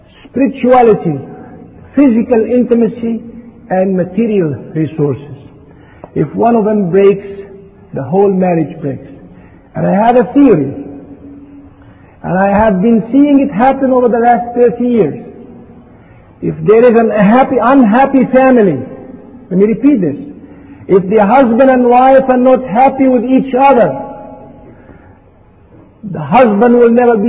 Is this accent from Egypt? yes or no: yes; Egypt; When I was growing up in Egypt, they used to brainwash me and my wife